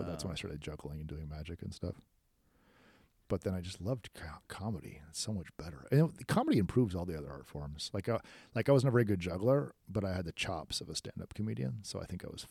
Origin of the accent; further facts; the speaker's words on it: Washington, United States; moved away as an adult; now in Texas, United States; I grew up in a forest. I don't know if you know, but I grew up in the Northwest.